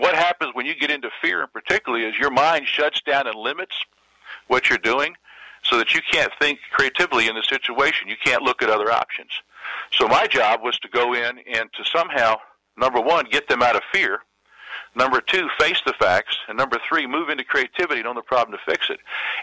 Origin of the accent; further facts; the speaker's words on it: North Carolina, United States; now in Wilmington, United States; Well, where I'm from is North Carolina.